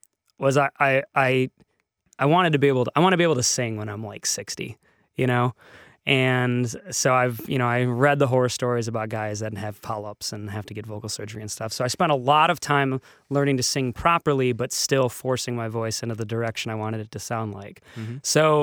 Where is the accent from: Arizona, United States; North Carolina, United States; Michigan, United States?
Michigan, United States; Detroit; Growing up in Detroit, I listened to a lot